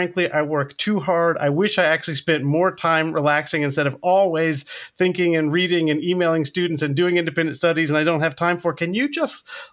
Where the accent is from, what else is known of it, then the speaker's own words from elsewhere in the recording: United States; and I, as an American, I don't understand this